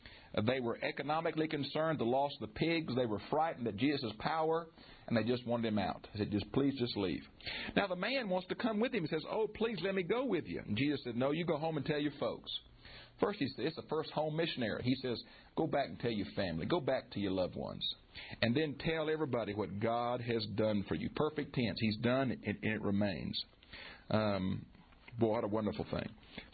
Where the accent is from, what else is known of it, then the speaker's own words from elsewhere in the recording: Houston, Texas, United States; I've been on the freeway in Houston, my hometown